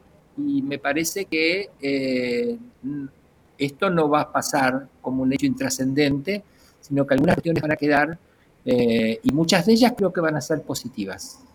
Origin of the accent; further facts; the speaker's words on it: Argentina; esos son los síntomas que por lo menos más yo he visto acá en mi país, ¿no? En Argentina